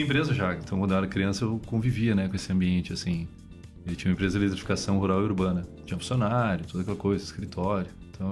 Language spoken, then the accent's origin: Portuguese; Santa Maria, Rio Grande do Sul, Brazil; born there; now in Porto Alegre, Brazil; Eu sou nascido em Santa Maria.